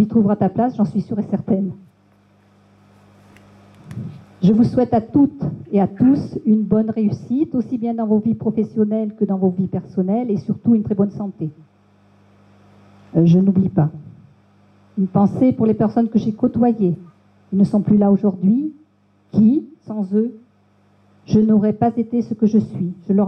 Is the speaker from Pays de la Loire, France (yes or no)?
no; Sarlat, Nouvelle-Aquitaine, France; Je suis née à Sarlat, l'Entre-Auto. J'ai grandi au marché, j'ai fréquenté cette école où nous sommes, là, jusqu'à sa fermeture en juin 1971.